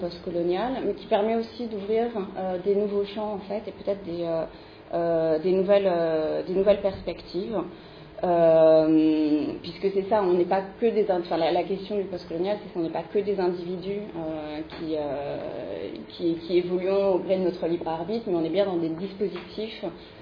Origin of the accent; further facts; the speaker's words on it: France; en tant que Française